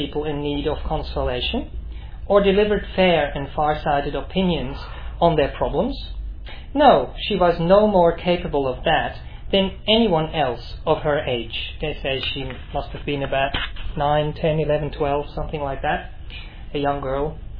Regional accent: Switzerland; Right, so I'm from Switzerland, and when I was quite young, I don't know actually when

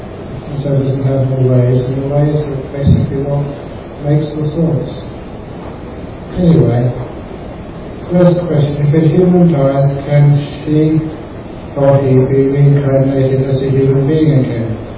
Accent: London, United Kingdom; quite a famous TV personality when I grew up in London.

